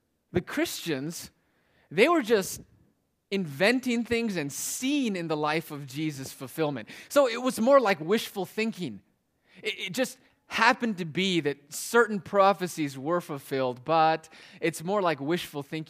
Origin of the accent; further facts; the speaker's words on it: Palo Alto, California, United States; also born or lived in Redwood City; I was born in Redwood City. And then I grew up in Palo Alto in the South Bay area.